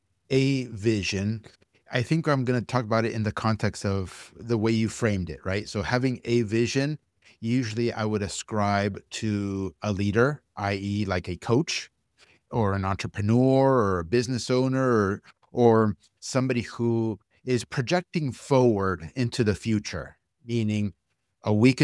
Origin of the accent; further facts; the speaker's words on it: United States; I mean, we were both born in the United States and raised in the United States, but our parents are from Argentina.